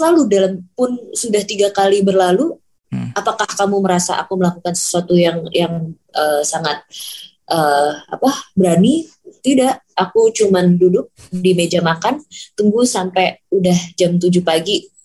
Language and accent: Indonesian; Indonesia; kita kan orang Indo